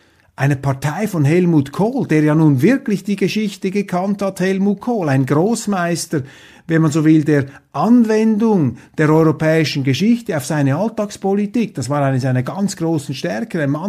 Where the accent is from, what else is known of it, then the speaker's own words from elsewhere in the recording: Switzerland; für mich als Schweizer bedeutet der Taurus